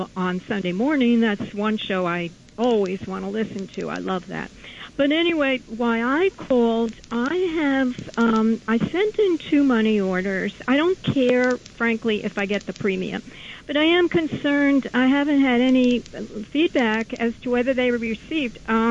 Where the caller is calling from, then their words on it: New York, United States; Manhattan.